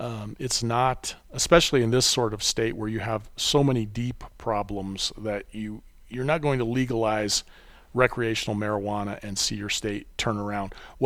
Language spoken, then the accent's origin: English; Colorado, United States; I grew up in Colorado, so I know a fair amount about that state